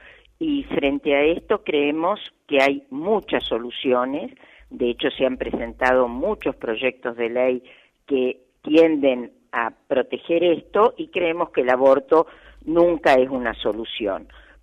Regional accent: Argentina; como pueblo argentino nos manifestamos.

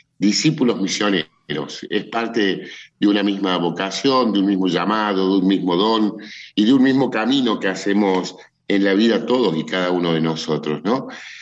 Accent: Córdoba, Argentina; Mira, yo soy cordobés, nacido aquí en Córdoba capital, vengo de una familia.

